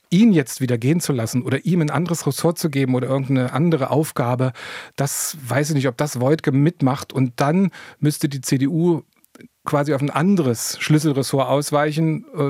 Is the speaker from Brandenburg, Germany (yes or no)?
yes; Brandenburg, Germany; weil bei uns in Brandenburg ist die Chefin der Staatskanzlei auch eine Ministerin.